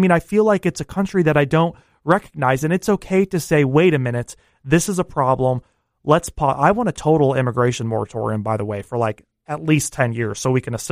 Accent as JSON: {"language": "English", "town": "Rochester", "region": "New York", "country": "United States", "tie": "born or raised there", "said": "And I grew up in New York State. I grew up in Rochester"}